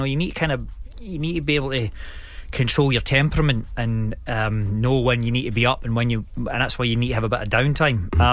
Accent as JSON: {"language": "English", "town": "Greenock", "region": "Scotland", "country": "United Kingdom", "tie": "born or raised there", "said": "But I mean, growing up in Greenock, you're quite handy."}